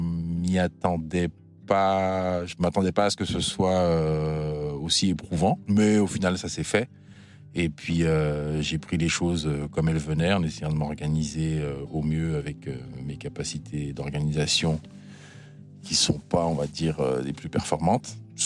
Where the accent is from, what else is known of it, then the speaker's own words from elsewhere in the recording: Martinique; moved away as an adult; also born or lived in France; now in Canada; j'ai 42 ans, je suis donc le mari de Magali. Je viens de la Martinique, je suis arrivé en France, j'avais 18 ans. Et puis maintenant je me retrouve au Québec avec toute ma petite famille, quoi.